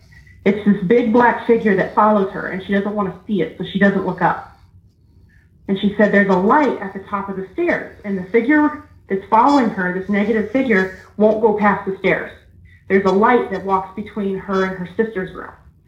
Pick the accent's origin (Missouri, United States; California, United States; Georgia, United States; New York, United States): Missouri, United States; Kansas City; I'm from Kansas City.